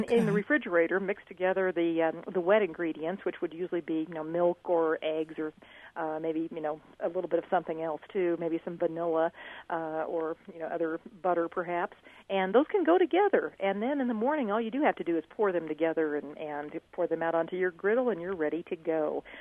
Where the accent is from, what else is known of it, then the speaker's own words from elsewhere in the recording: Galesburg, Illinois, United States; I grew up in Illinois, in the Galesburg area in particular.